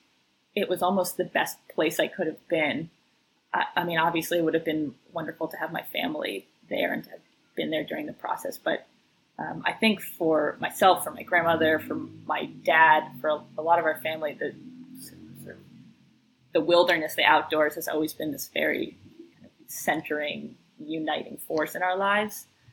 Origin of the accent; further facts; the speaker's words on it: East Coast, United States; You know, I grew up on the East Coast. My family's all here.